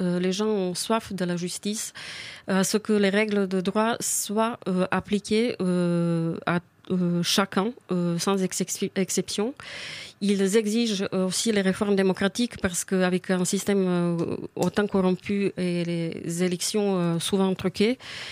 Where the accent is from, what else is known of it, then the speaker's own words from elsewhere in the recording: Serbia; la gare ferroviaire de Novi Sad, il s'agit de la deuxième ville de mon pays natal